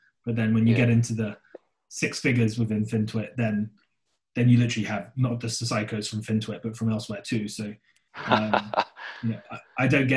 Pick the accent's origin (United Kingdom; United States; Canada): United Kingdom; I mean, as a Brit or anyone in Europe or New Zealand or Aussie, like, this is just like nonsense.